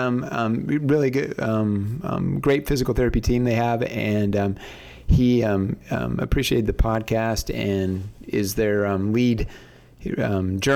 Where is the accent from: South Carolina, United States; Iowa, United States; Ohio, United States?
Iowa, United States; moved away; I'm from Iowa. I like to say I'm far from Iowa, but I'm originally from Iowa.